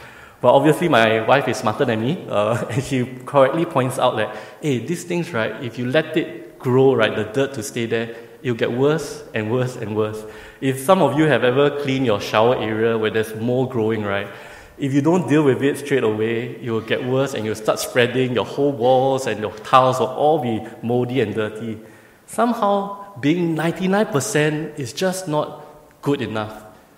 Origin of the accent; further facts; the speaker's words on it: Singapore; Because my pre-understanding as a Singaporean, right?